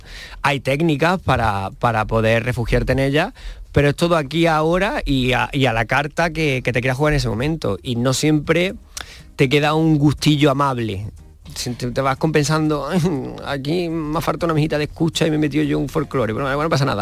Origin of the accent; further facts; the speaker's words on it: Almería, Andalusia, Spain; soy de aquí de Almería